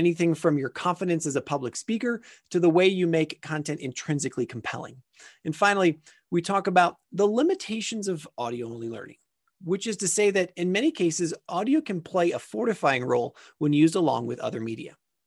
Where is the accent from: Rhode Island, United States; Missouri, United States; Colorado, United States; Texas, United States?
Colorado, United States; as people know who listen to the show, I'm from Colorado, so it's not a bad place to be. I mean, Colorado's pretty hip.